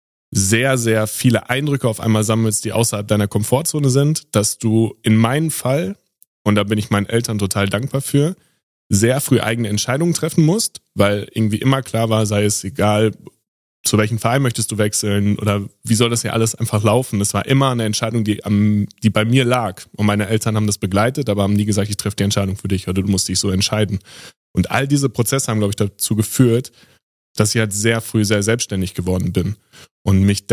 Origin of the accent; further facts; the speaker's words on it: North Rhine-Westphalia, Germany; Also ich bin ja im Sauerland aufgewachsen, am Ende der Welt, wo alles total ruhig ist, wo du eine sehr kleine Bubble hast.